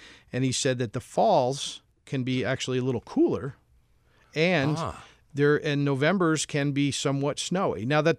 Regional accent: Albany, New York, United States; You know, I always maintain this because I grew up in Albany, but I think that somehow I was the stork got something wrong because I think I was born down south.

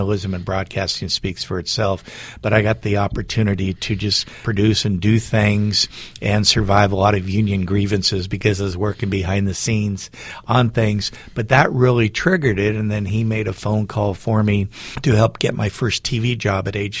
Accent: Newport Beach, California, United States; I was raised in Newport Beach, as I mentioned, and my father was a big USC football fan, and so was my grandfather.

